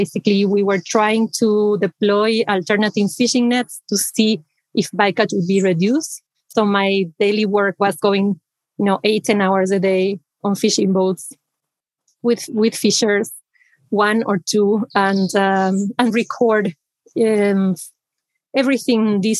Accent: Argentina; English is a second language; Yes, I'm originally from Argentina in South America, in the south of the Americas, and I studied there biology in the University of Buenos Aires.

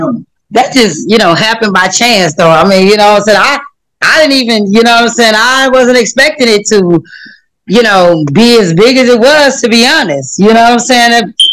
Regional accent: California, United States; I was very young when Mom moved us away from here, and so I was raised in California. I was raised in Cali.

